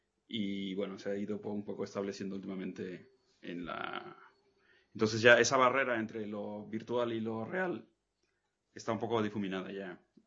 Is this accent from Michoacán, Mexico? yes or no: yes; Zamora, Michoacán, Mexico; born there; Sí, nací en Zamora, Michoacán.